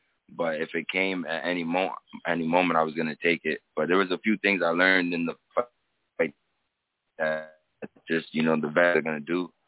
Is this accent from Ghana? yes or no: no; Canada; Yeah, I live in Canada. I'm born and raised in Canada, and like, as far as moving around, I'm able to go.